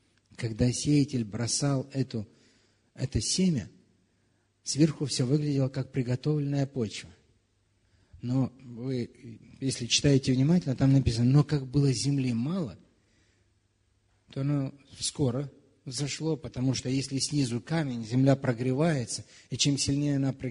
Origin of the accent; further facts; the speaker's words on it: Moldova; Я вспоминаю, я вырос сам в Молдавии